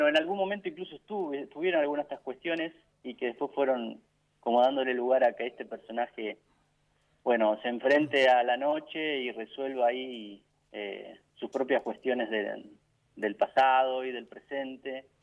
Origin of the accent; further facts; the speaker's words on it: Santa Clara de Saguier, Santa Fe, Argentina; born there; now in Rafaela, Argentina; Por mi pasado en el pueblo. Yo soy nacido en Santa Clara de Xavier. Mi pasado en el pueblo, por mi presente acá en Rafaela también.